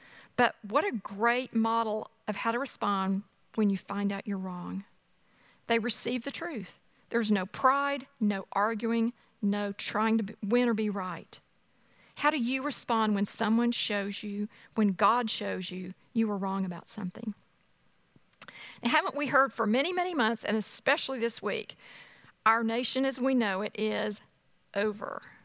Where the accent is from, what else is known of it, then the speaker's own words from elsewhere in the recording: the South, United States; But as the afternoon went on, I realized they're looking down on us because we're from the South.